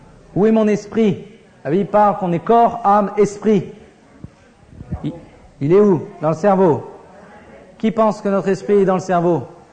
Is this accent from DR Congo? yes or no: no; France; parce qu'en tant que Français, ça a été une fois j'ai eu une révélation sur ça